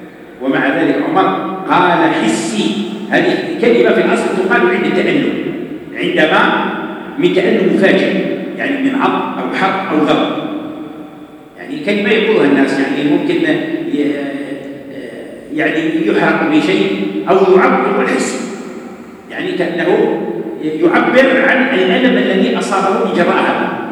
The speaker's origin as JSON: {"language": "Arabic", "country": "Algeria", "said": "وجدت في بعض المناطق، عندنا في الجزائر وفي غير الجزائر"}